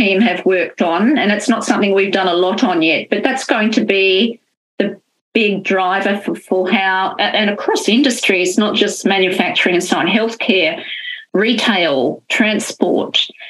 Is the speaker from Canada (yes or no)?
no; Adelaide, South Australia, Australia; I'm from Adelaide